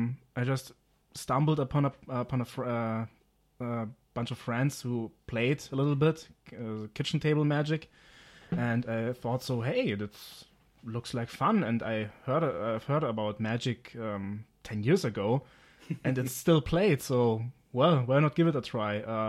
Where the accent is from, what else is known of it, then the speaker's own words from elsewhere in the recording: Bavaria, Germany; I'm from Germany. we are from Bavaria, actually.